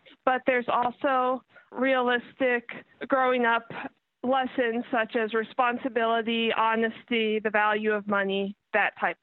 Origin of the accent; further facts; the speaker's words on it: Plano, Texas, United States; I grew up in Plano, Texas, just north of Dallas